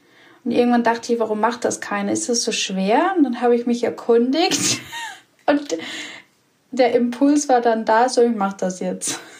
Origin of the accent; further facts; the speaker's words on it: Austria; für uns Österreicher